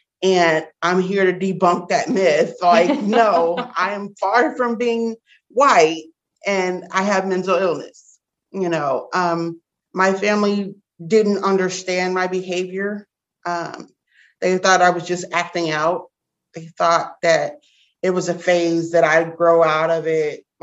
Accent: Belleville, Illinois, United States; also born or lived in Las Vegas; now in St. Louis, United States; I grew up in Belleville, but I was always over here in St. Louis at a family member's house.

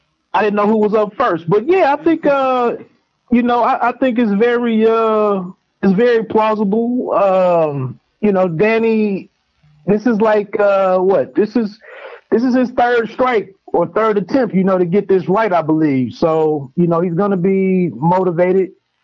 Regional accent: United States; born there; He's from Harrisburg, Pennsylvania. So I was like, well, I was born in Washington, so I'm rocking with, you know, I'm going to get my own team.

